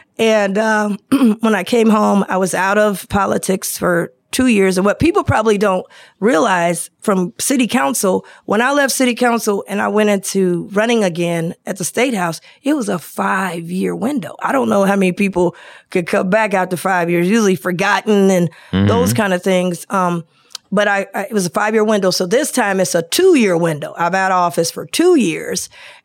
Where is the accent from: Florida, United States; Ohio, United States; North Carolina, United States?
Ohio, United States; Cincinnati; but I'm from Cincinnati and I need something down here in my district.